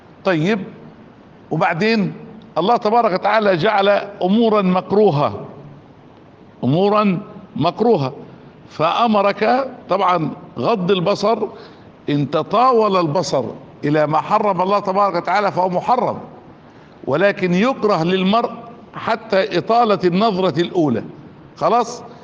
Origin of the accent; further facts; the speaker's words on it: Egypt; سيارة كده بسيطة كده يعني، خالص موجودة عندنا في مصر